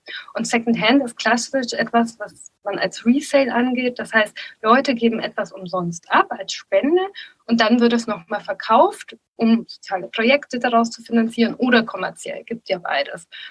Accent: Bavaria, Germany; ich komme ja auch aus der Region Nürnberg

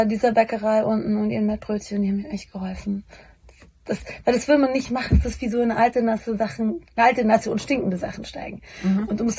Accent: Bavaria, Germany; ich komme aus Bayern

